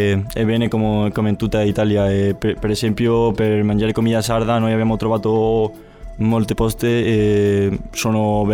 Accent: Córdoba, Andalusia, Spain; Italian is a second language; now in Cagliari, Italy; Di Cordova, nel sud di Spagna.

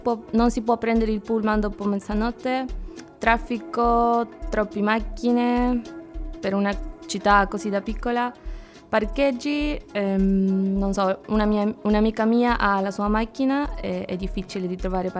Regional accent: Santiago, Santiago Metropolitan, Chile; Italian is a second language; now in Cagliari, Italy; Di Santiago, la capitale di Cile.

